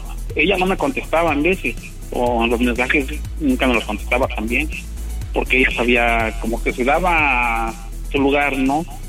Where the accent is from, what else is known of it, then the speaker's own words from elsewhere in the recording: Tlaxcala, Mexico; now in Tijuana, Mexico; No, yo soy de Tlaxcala. Yo soy de Tlaxcala, pero pues aquí le ando camillando.